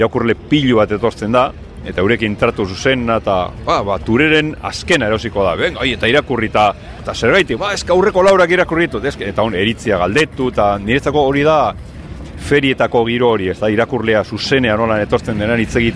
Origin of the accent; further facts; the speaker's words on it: Basauri, Basque Country, Spain; also born or lived in Bilbao; nahiz eta ni jaio Bilbon jaio nintzen. Eta, izatez basoritar naz, baina dago basori dago hortik 6 kilometrora.